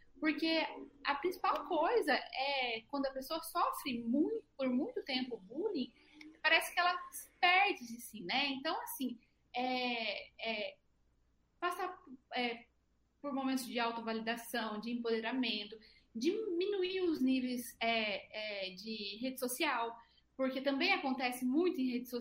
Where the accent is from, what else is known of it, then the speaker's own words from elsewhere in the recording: Minas Gerais, Brazil; Eu sou mineira.